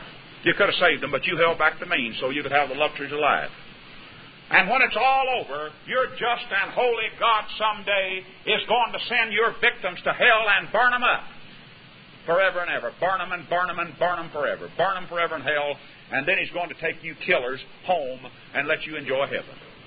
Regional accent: Graham, Texas, United States; Out in my hometown in Graham, Texas, there's some people out there in my hometown.

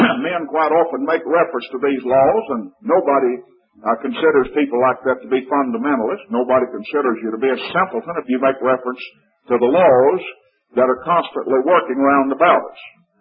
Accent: Texas, United States; Now then, we have in my home state well over 200 counties. And my father's a resident of Dallas County, and I'm a resident of Young County.

